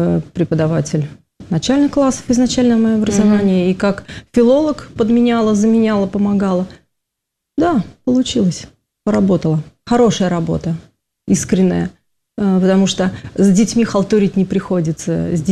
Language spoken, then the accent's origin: Russian; Kazan, Tatarstan, Russia; В Казани, под Казанью.